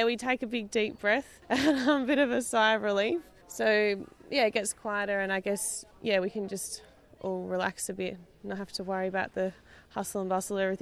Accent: Victor Harbor, South Australia, Australia; I'm from Victor Harbour.

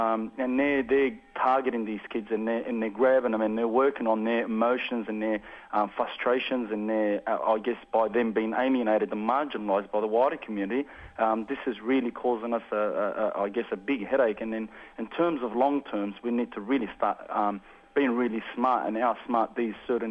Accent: Australia; we also need to hold ourselves responsible as an Australian society and as an Australian community that cares about one another

